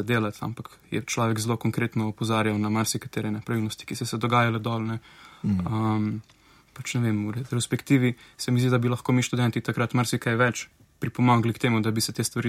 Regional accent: Carinthia, Slovenia; Sem dete migrantske družine, mama je Slovakinja, oče je Slovenec. Odraščal sem v Sloveniji, na Koroškem.

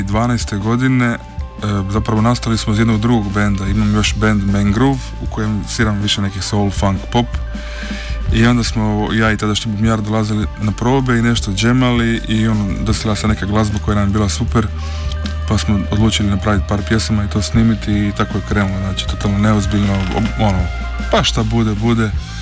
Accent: Ist, Zadar County, Croatia; now in Zagreb, Croatia; Ja sam sa Malog otoka Ista kod Zadra

